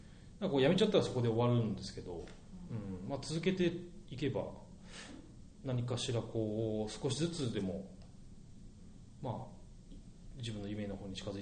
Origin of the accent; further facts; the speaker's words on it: Saitama, Japan; 自分がその埼玉県の田舎出身なんですけど、